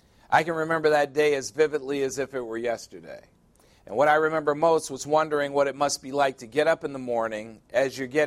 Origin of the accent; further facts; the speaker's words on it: Chicago, Illinois, United States; On the day before Thanksgiving in 1987, the news on the radio in my hometown, Chicago, was quite shocking.